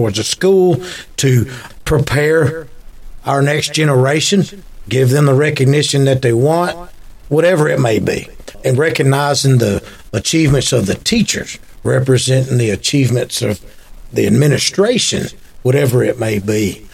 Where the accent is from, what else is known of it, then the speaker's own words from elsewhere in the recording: Alabama, United States; when I was a kid growing up in North Alabama, and I was riding around standing up in the back seat